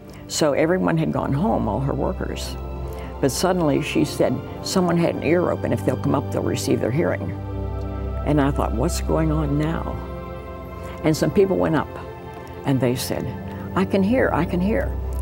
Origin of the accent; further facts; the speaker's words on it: Pennsylvania, United States; See, I came from Pennsylvania originally.